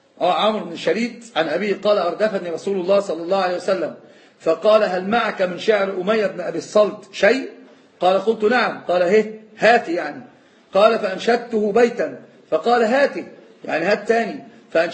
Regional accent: Aswan, Aswan Governorate, Egypt; ما هو مشهور الآن عندنا في أسوان وفي الصعيد

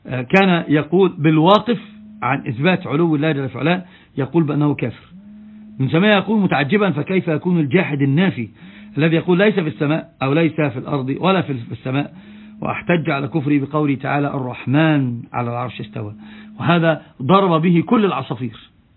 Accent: Egypt; أنا أقول له أنا من مصر، يقول أنت مصري، أقول نعم،

